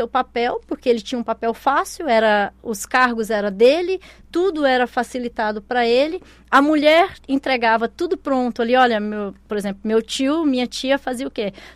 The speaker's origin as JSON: {"language": "Portuguese", "region": "Rondônia", "country": "Brazil", "tie": "born or raised there", "also_born_or_lived": "Goiânia", "lives_now": "Roraima, Brazil", "said": "Mas eu passei uma temporada muito grande em Rondônia. Eu fui criada em Rondônia, né? Meus pais mudaram para Rondônia na década de 80."}